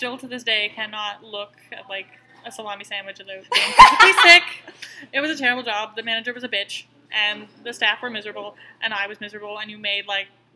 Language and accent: English; Orangeville, Ontario, Canada; also born or lived in Bolton / Shelburne / England; I lived all over, actually. We lived in Bolton for a while, then I lived in Shelburne, and then we moved to Orangeville, and that's where we stayed.